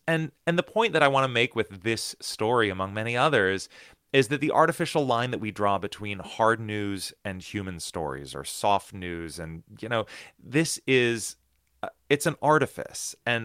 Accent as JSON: {"language": "English", "country": "United States", "tie": "born or raised there", "said": "I realized that growing up in the United States, I had been incredibly lucky to live in this country that has two enormous oceans on either side of it"}